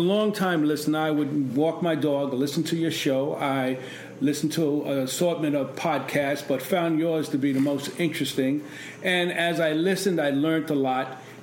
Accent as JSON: {"language": "English", "region": "New York", "country": "United States", "tie": "born or raised there", "said": "I grew up in East New York, where he was at."}